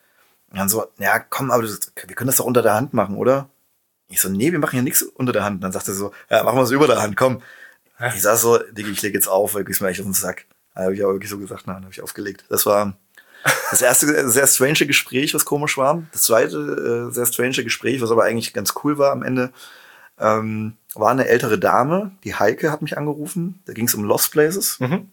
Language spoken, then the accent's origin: German; Schmalkalden, Thuringia, Germany; born there; aber ich bin Ossi und bin in Schmalkalden geboren.